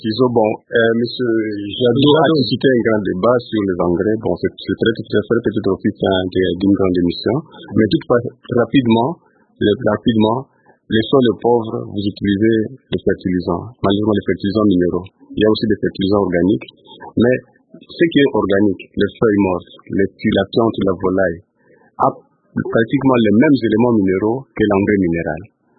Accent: Kinshasa, DR Congo; Mais ici, chez nous, à Kinshasa

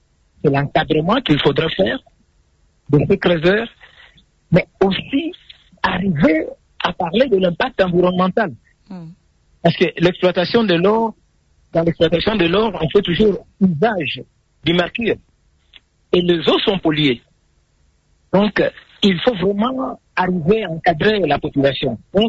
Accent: Kongo Central, DR Congo; Oui, le problème se pose un peu partout en RDC. Et chez nous, au Congo central

